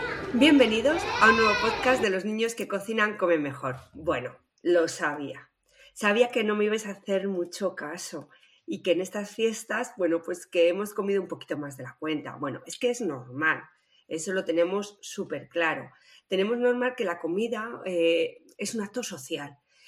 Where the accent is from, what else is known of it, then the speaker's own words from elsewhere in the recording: Spain; los españoles incrementamos un peso entre 3 y 5 kilos, ¿no? Durante las fechas navideñas.